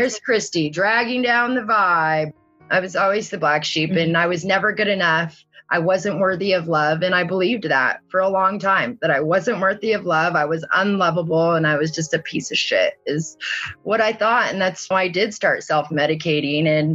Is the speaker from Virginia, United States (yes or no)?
no; Santa Barbara, California, United States; So me and Eric went home to California together. He was from Orange County area. I was from Santa Barbara.